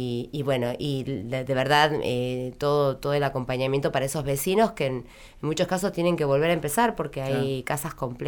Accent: Allen, Río Negro, Argentina; Por lo menos yo soy de Allen, para los que no saben.

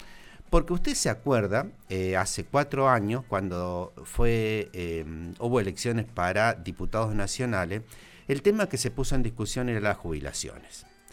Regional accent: Neuquén, Argentina; todos nos van a mirar como una cosa rara porque somos neuquinos

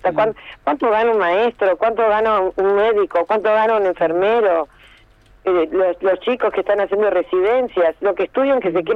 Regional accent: Argentina; Soy una actriz popular y me considero que formo parte del pueblo argentino.

